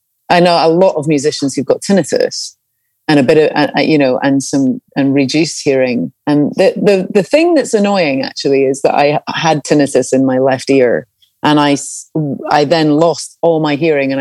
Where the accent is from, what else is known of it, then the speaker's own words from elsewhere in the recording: Scotland, United Kingdom; I watched Braveheart again for the other night, just because I love that movie being Scottish.